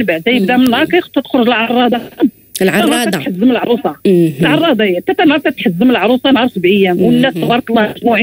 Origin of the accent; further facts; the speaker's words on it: Marrakesh, Marrakesh-Safi, Morocco; حنا بنت مدينة مراكش عندها طقوس